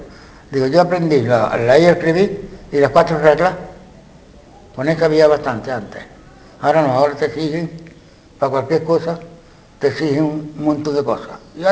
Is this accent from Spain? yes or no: yes; Córdoba, Andalusia, Spain; me iba allí en Córdoba, que yo soy de Córdoba, donde he dicho